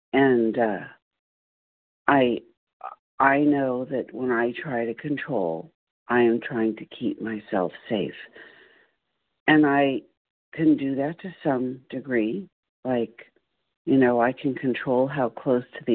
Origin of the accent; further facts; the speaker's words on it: California, United States; Good morning. … from California.